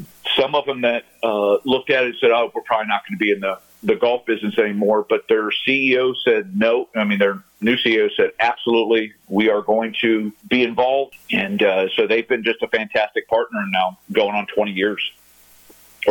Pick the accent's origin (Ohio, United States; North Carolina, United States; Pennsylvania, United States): Ohio, United States; Dayton; a person who was my WGA director growing up in Dayton, Ohio